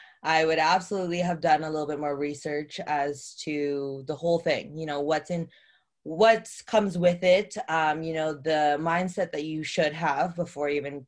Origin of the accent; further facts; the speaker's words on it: Edmonton, Alberta, Canada; now in Calgary, Canada; I'm actually born and raised in Edmonton, Alberta. And I had moved to Calgary because I was a little bit of a troubled teenager